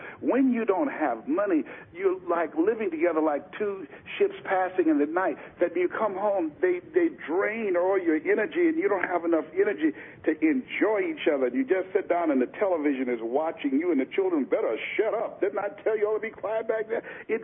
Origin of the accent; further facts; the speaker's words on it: Miami, Florida, United States; and here I am from Miami, Florida, and we two young guys who had this sense of ambition and drive